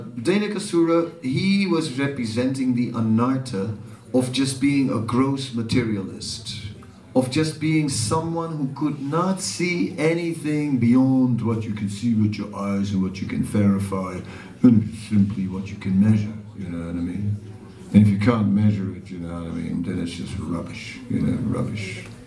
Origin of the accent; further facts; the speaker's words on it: Amsterdam, North Holland, Netherlands; I'm used to it. I'm from Amsterdam. We don't close our windows for that.